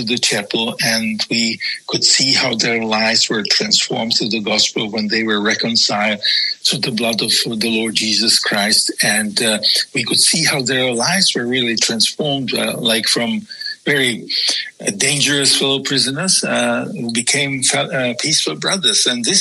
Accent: Czechia; first language Czech; English is a second language; You know, my mother language is Czech, of course, so that the interrogators could see what I was communicating back home.

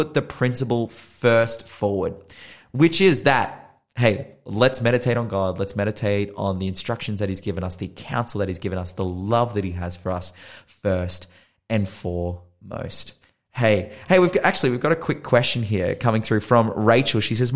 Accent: Australia; as an Australian

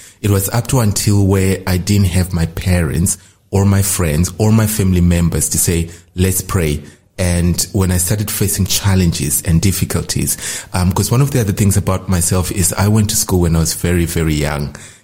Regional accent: Zimbabwe; born there; as already identified, and I was born in Zimbabwe.

